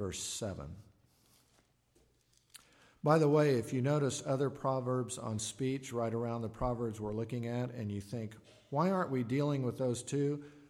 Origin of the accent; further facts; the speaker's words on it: Tulsa, Oklahoma, United States; the Baptist church I grew up in Tulsa